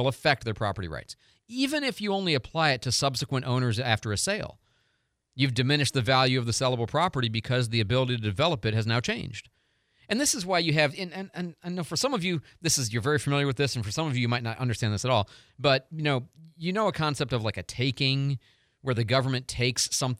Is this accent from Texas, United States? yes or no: no; Oregon, United States; I'm from Oregon.